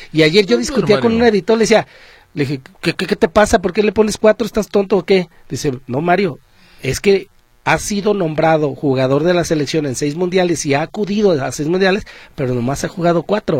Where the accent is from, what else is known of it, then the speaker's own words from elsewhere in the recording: Mexico; ¿a quién no le gustaría, siendo mexicano, que gane la selección?